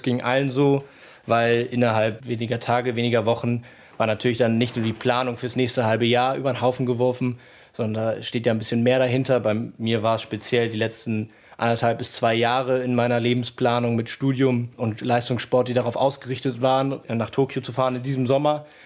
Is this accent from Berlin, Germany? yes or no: no; Hamburg, Germany; Und dann wollte ich zurück nach Hamburg gehen, in meine Heimatstadt